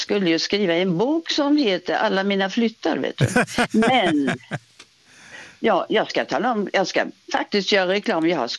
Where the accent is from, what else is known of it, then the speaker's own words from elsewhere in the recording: Värnamo, Jönköping County, Sweden; Jag bor i Värnamo nu och där, det är min hemstad.